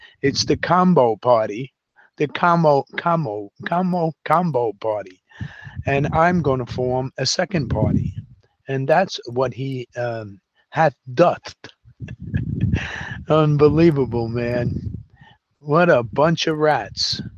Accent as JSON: {"language": "English", "town": "New York City", "region": "New York", "country": "United States", "tie": "born or raised there", "said": "Growing up in New York City, I am an alleyway New Yorker. And I grew up in the ghetto, but it wasn't a ghetto because the Democrats hadn't brought the drugs in yet."}